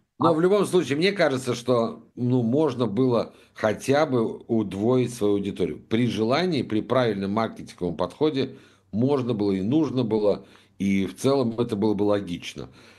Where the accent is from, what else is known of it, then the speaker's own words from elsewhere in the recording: Moscow, Russia; А знаешь, как москвич, я помню